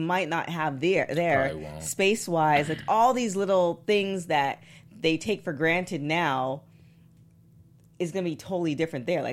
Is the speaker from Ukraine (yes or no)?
no; Canada; I'm from Canada